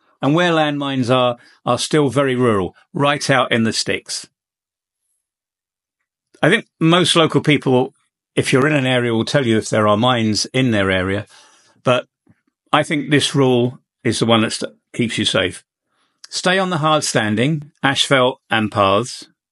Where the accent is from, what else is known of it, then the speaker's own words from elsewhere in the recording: London, United Kingdom; And for me, going back to my hometown of London now, I think I would be a little bit worried about crime.